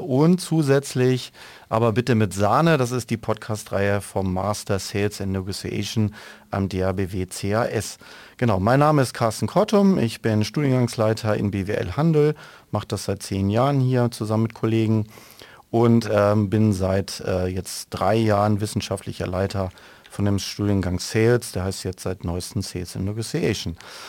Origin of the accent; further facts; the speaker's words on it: Baden-Württemberg, Germany; Wir kommen beide aus Hohenlohe